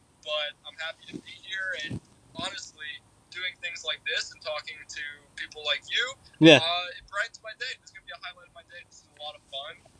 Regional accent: United States; when you're an English kid growing up in America, you love England.

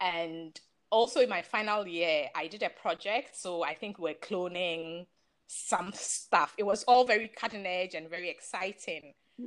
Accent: Accra, Greater Accra, Ghana; So I grew up in Accra, Ghana.

